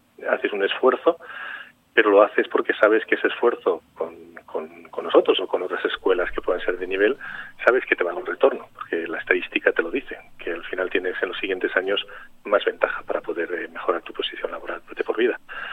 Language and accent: Spanish; Spain; aquí como los españoles lo pronunciamos tan mal en francófono, pues lo sufrimos todos, yo incluido.